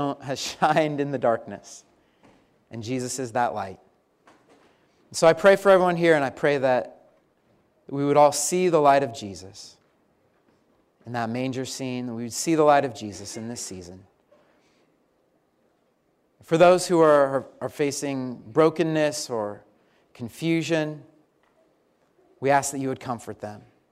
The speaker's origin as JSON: {"language": "English", "region": "Colorado", "country": "United States", "lives_now": "Philadelphia, United States", "said": "Now, you all call it the shore. I'm from Colorado, so we call it the beach."}